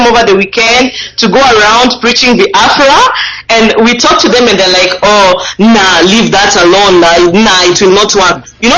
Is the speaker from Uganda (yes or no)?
no; Kenya; I'm from Kenya